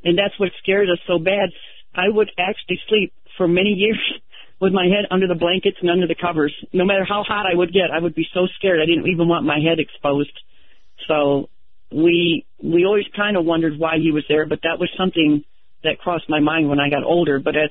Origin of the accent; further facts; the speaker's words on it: Michigan, United States; Well, I'm from Michigan originally. I now live in New Mexico.